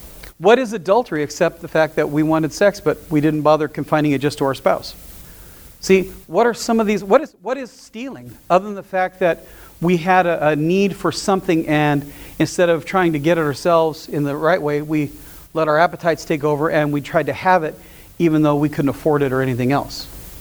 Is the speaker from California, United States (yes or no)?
yes; Los Angeles, California, United States; I grew up in South Central LA. I saw at least two dead people by the time I was 13.